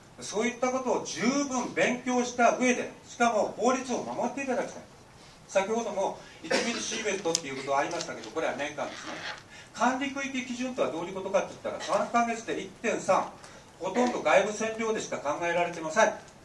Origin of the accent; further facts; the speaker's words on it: Namie, Fukushima, Japan; 私は浪江出身です。